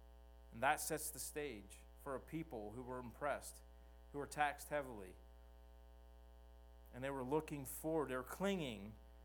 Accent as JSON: {"language": "English", "region": "Northeast", "country": "United States", "said": "I'll be honest with you, I'm from the Northeast where I've seen lakes freeze over."}